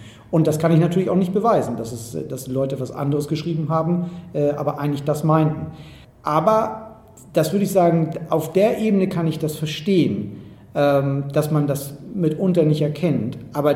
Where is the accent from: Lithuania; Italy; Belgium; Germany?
Germany; Hamburg; Es hat in Hamburg, wo ich herkomme, einen Brandanschlag mit 2 Todesopfern 1980 gegeben.